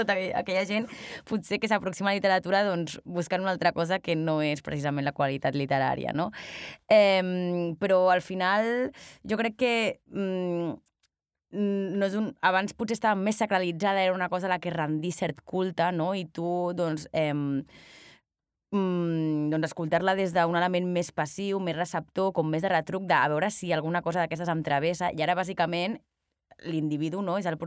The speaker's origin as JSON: {"language": "Catalan", "town": "Barcelona", "region": "Catalonia", "country": "Spain", "said": "30 anys i doncs soc que és de Barcelona"}